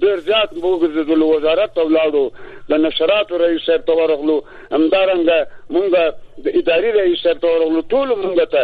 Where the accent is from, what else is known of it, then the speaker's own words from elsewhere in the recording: Paktia, Afghanistan; زه د پکتیا ولایت نه یم